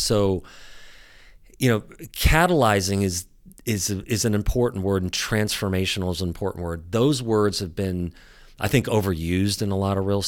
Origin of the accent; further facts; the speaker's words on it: California, United States; I'm actually mostly from Southern California.